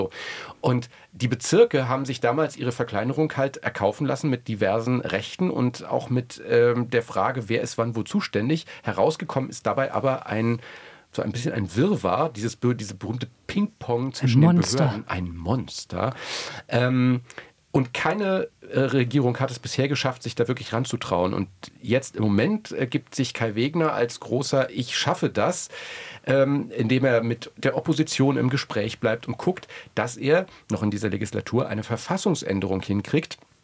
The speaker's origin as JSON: {"language": "German", "region": "Berlin", "country": "Germany", "said": "ich bin Berliner."}